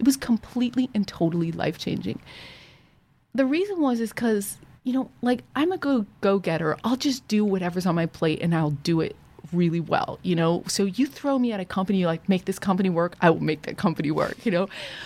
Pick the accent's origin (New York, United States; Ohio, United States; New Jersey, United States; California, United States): Ohio, United States; So, I grew up in Ohio, went to performing arts high school